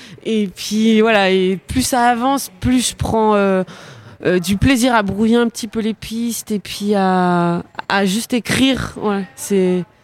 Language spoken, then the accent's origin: French; Geneva, Switzerland; j'ai grandi à Genève.